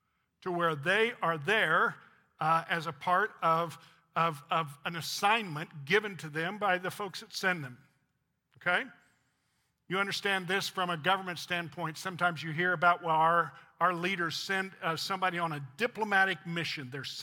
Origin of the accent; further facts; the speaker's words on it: Illinois, United States; I was born in Illinois, so I'm from Illinois. I was not born here, okay?